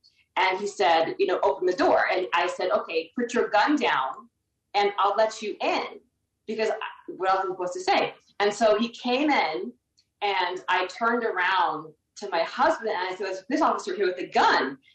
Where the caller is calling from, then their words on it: Las Vegas, Nevada, United States; Yes, I'm calling from Las Vegas, Nevada.